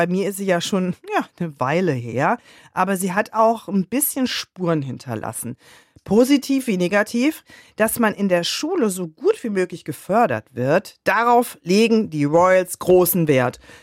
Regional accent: Ramstein, Rhineland-Palatinate, Germany; Und das war damals in meiner Heimat in Rammstein.

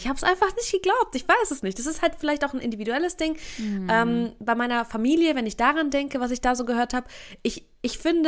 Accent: Bavaria, Germany; ich bin in Franken aufgewachsen und die Franken, die sagen auch ganz oft sowas wie, ist nicht schlecht.

